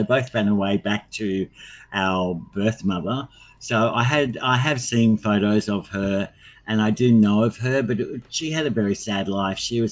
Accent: Sydney, New South Wales, Australia; I grew up with a foster family who adopted me later in life. And so I grew up on the Northern Beaches.

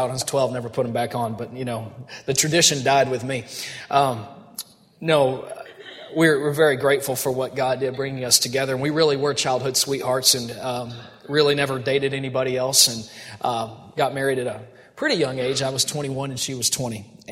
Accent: Texas, United States; And I'm from Texas originally, and we were at her church in Colorado.

